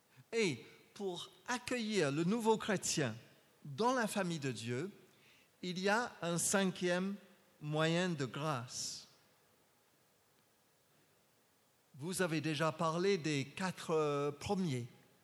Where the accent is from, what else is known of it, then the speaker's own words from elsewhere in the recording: Paris, Île-de-France, France; je viens de Paris 20e. J'habite à Saint-Fargeau et je suis membre de l'église de Paris Télégraphe.